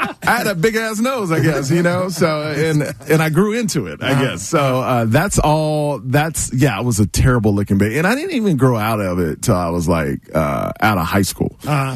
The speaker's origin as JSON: {"language": "English", "town": "Houston", "region": "Texas", "country": "United States", "tie": "born or raised there", "said": "I grew up in Houston, Texas, in an all-white neighborhood."}